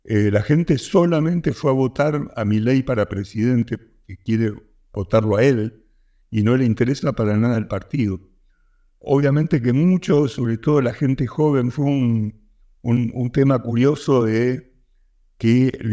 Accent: Argentina; porque obviamente somos argentinos, con lo cual nos terminamos peleando todos.

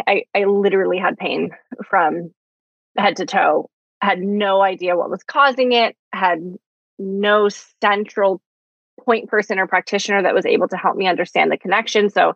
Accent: East Coast, United States; now in Los Angeles, United States; do I want to stay in Los Angeles? I'm from the East Coast. What's my next move?

